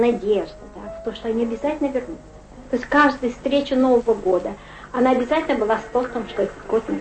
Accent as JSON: {"language": "Russian", "region": "Moscow", "country": "Russia", "said": "И вот, понимаете, я москвич, несмотря ни на что."}